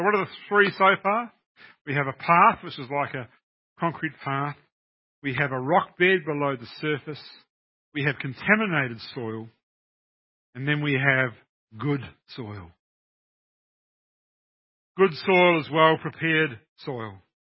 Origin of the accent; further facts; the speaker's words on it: Hastings, Hawke's Bay, New Zealand; My hometown of Hastings in New Zealand, we used to have something called a pan.